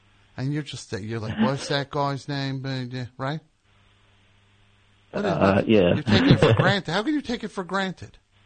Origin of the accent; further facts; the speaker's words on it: United States; I'm from America. Those Lord of the Rings movies are terrible.